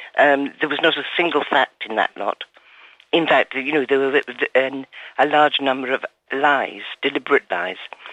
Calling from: Valencian Community, Spain; Costa-Blanca.

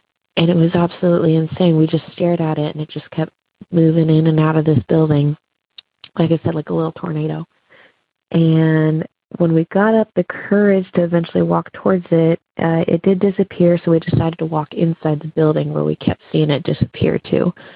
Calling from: Bellingham, Washington, United States; I'm calling from Bellingham, Washington.

